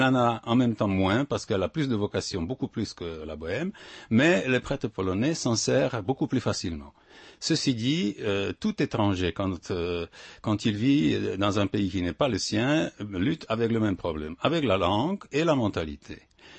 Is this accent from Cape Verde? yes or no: no; Moravia, Czechia; French is a second language; moved away; Je suis arrivé de la Moravie déchristianisée relativement, mais avec beaucoup de coutumes chrétiennes qui sont moraves, qui ne sont ni tchèques, ni silésiennes, sont moraves